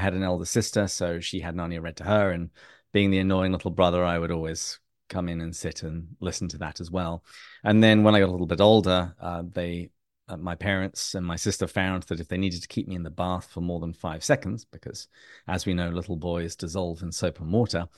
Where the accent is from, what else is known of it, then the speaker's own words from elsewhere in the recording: England, United Kingdom; moved away as an adult; now in United States; I'm originally from England. That's why I sound this way.